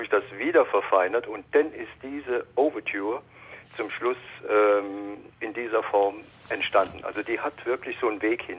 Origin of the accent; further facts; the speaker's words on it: Andernach, Rhineland-Palatinate, Germany; now in Berlin, Germany; Ursprünglich komme ich aus Andernach am Rhein.